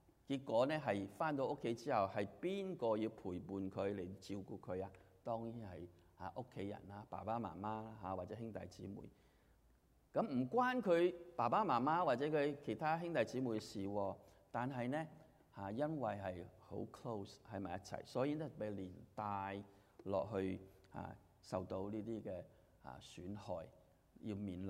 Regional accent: Hong Kong; 喺香港咧，而我哋好多人喺香港嚟，我哋香港人个个都系好苗条嘅吓

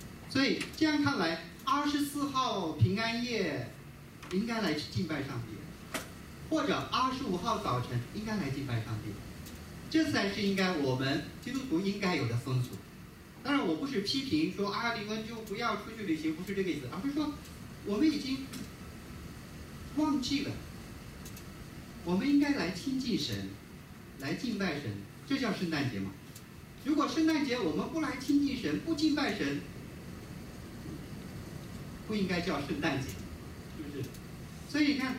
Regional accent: China; now in United States; 所以我刚来美国的时候就有点吃惊，因为在国内的话

